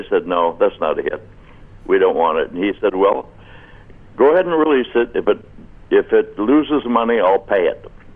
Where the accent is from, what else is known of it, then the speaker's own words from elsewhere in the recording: Tacoma, Washington, United States; born there; I was born in Tacoma, Washington, and that's where we started, actually.